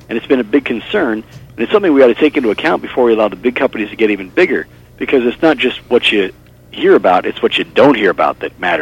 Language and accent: English; South Dakota, United States; I'm from a rural state myself. I sometimes joke I'm from the South, but it's South Dakota.